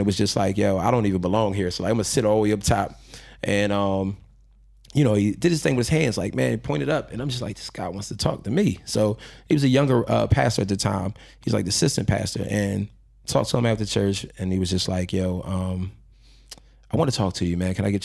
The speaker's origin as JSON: {"language": "English", "town": "Philadelphia", "region": "Pennsylvania", "country": "United States", "tie": "born or raised there", "said": "I was born and raised in North Philly. So like, that's one of my passions, you know, for what I do."}